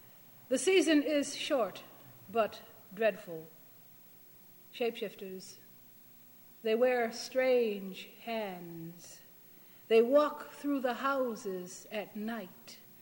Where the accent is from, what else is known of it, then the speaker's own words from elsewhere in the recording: Buffalo, New York, United States; born there; and I was born in Buffalo, and I've lived on the East Coast in urban centers all my life